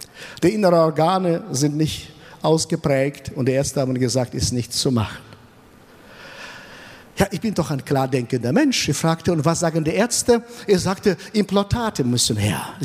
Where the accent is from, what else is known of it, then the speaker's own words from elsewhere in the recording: Kazakhstan; now in Germany; ich komme aus Kasachstan und ich kam nach Deutschland. Vor 30 Jahren sind wir eingereist.